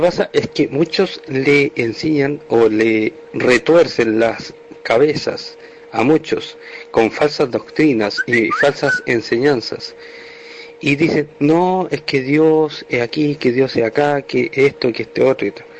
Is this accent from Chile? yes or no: yes; Chile; de Chile.